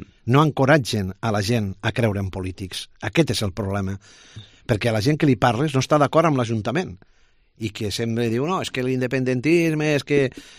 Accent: Elche, Valencian Community, Spain; Jo vinc d'Elche

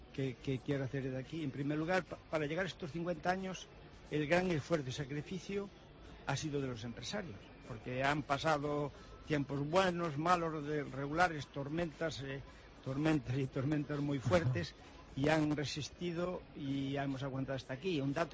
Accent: Ourense, Galicia, Spain; como orensanos y como los gallegos nos tiene que llenar de alegría

